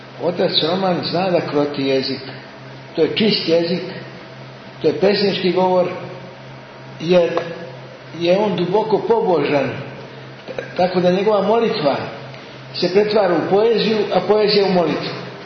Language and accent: Serbian; Vojvodina, Serbia; Onda smo ušli u moj zavičaj u Svetu Frušku Goru i manastir Grgetek